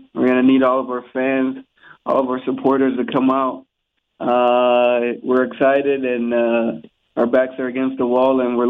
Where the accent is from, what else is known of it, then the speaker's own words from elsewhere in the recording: Guinea-Bissau; Basically, growing up in Guinea-Bissau, soccer was our only form of recreation.